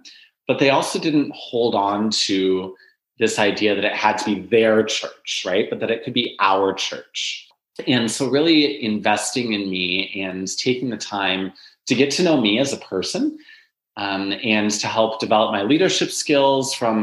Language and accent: English; Michigan, United States; I grew up in Western Michigan, which is where my parents and one sister still live.